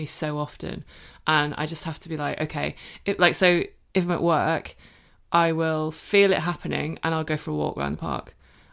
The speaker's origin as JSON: {"language": "English", "town": "Cork", "region": "County Cork", "country": "Ireland", "moved": "yes", "lives_now": "United Kingdom", "said": "I'm from Cork. So yeah. Even though I don't sound like it, I lost my accent when I moved back to the UK."}